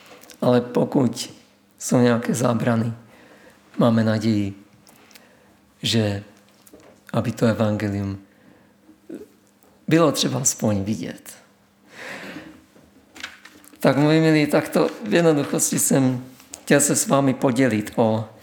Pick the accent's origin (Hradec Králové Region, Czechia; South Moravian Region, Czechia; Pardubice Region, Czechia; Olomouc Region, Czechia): South Moravian Region, Czechia; Brno; O, já jsem byl Brňák